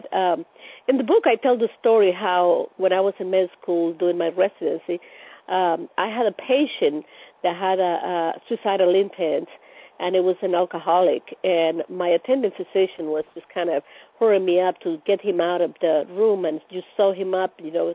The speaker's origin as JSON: {"language": "English", "town": "La Ceiba", "region": "Atlántida", "country": "Honduras", "tie": "born or raised there", "also_born_or_lived": "Copán / Tegucigalpa", "second_language": "English", "said": "I was born in Copan, grew up in La Ceiba, went to med school in Tegucigalpa in the city."}